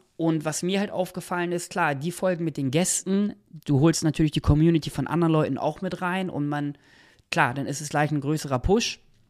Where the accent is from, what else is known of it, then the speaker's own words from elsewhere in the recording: Nienburg, Lower Saxony, Germany; Grüße gehen raus an meine alte Heimatstadt, 31582 Nienburg an der Weser